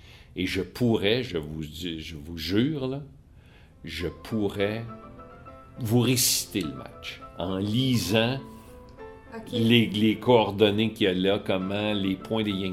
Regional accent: Saint-Hyacinthe, Quebec, Canada; comme moi je suis de Saint-Hyacinthe, hein?

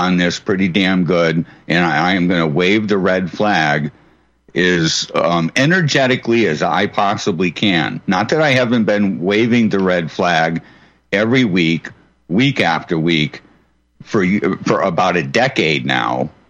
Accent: Massachusetts, United States; I'm from the Commonwealth of Taxachusetts

